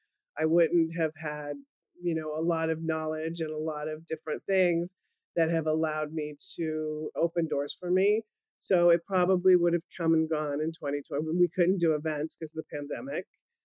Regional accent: Petaluma, California, United States; I grew up in the Bay Area, a small town called Petaluma, which is north of San Francisco.

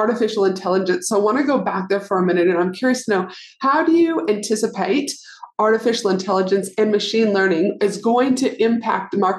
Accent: Canada; I remember back in Canada, we're both from Canada

